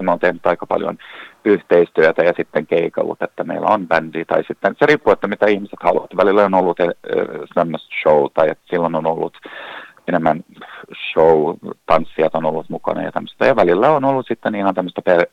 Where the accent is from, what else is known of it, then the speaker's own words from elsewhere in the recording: Ekenäs, Uusimaa, Finland; now in Helsinki, Finland; Tulen siis Tammisaaresta, mutta asun nyt tällä hetkellä Helsingissä